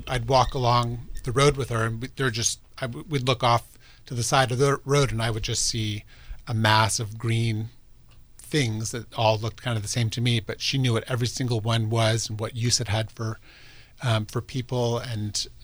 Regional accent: Virginia, United States; Well, I grew up in Virginia on a farm, and that definitely had a big influence on my interest in farming and agriculture in general.

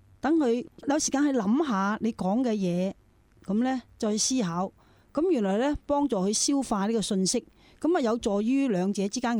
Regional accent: Guangdong, China; 因為我係廣東人啦，因為我身邊後嚟我認識咗啲比較多啲普通話嘅人士啦，佢同我好難溝通噶，好多時唔明白我講乜嘢。

